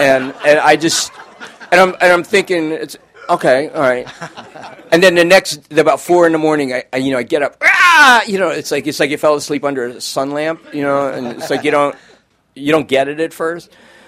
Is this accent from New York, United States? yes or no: yes; Bronx, New York, United States; accent: Bronx; so my Bronx accent kept getting worse and worse and worse.